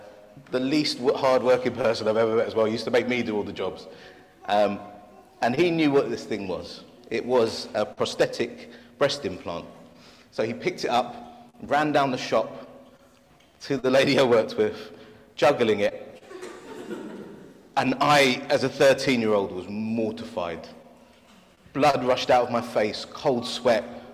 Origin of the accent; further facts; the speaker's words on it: Deptford, London, United Kingdom; I was brought up in Broccoli, Deptford, and I had to go through Peckham